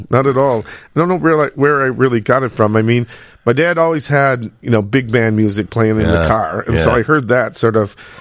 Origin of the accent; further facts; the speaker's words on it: Chicago, Illinois, United States; I grew up in Chicago, near Elmwood Park, Norwich, that way, Addison and Harlem area.